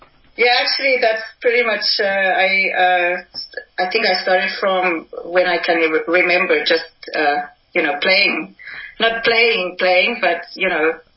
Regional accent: South Africa; moved away as an adult; I'm from South Africa.

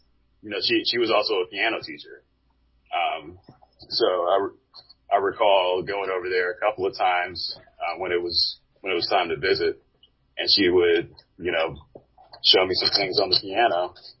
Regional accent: Mississippi, United States; Well, I grew up I was raised in the Mississippi Gulf Coast, and I remember driving with my mom, you know, to and from school

